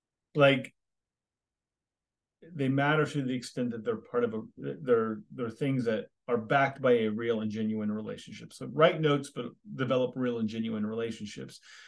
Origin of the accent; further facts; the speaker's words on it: California, United States; Of course, I'm from California and we have moved to the South, the Tuscaloosa, home of the University of Alabama.